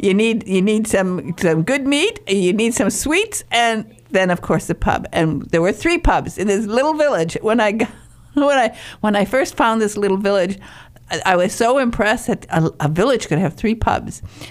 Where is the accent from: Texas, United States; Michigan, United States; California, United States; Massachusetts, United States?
Michigan, United States; moved away as an adult; also born or lived in England; when I was 21 years old, I moved from Michigan to England, and I bought a 400-year-old cottage in a little village.